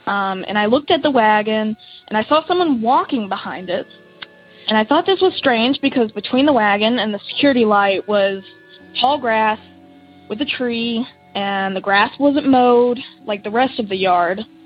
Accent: Kentucky, United States; from Kentucky.

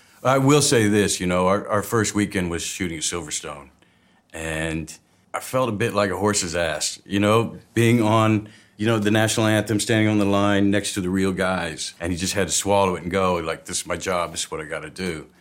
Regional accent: the Ozarks, United States; But, I always grew up, you know, around it a little bit. I'm from the Ozarks, and there was always, like, stock car racing or demolition derby

